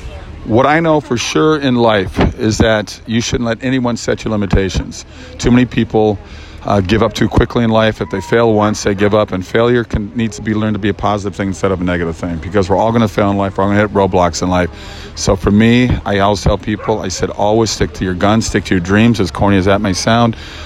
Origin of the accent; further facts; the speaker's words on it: Minnesota, United States; But I grew up in Minnesota, so I grew up in snow as well.